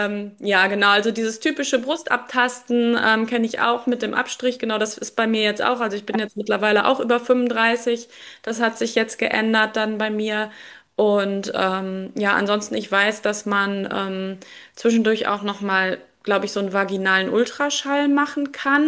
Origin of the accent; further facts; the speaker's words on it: North Rhine-Westphalia, Germany; ich komme ja aus NRW